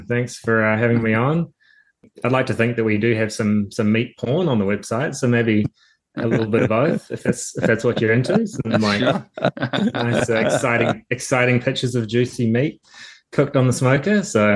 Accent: New Zealand; but I'm from New Zealand originally, in case anyone picks up on the accent

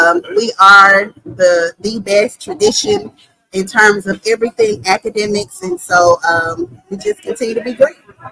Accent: Mississippi, United States; now in Jackson, United States; Originally, I'm from Tyvesco, Mississippi, but I am a Jackson transplant. I met my wonderful husband here.

